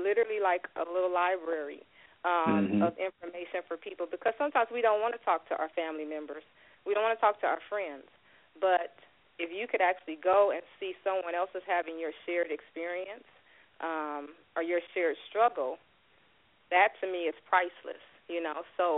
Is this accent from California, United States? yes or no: yes; Los Angeles, California, United States; I'm from California, South Central.